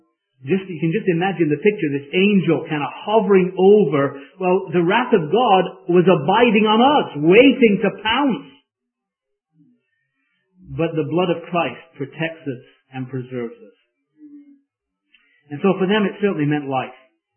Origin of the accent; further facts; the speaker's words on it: England, United Kingdom; I don't know why I'm talking about this as an Englishman.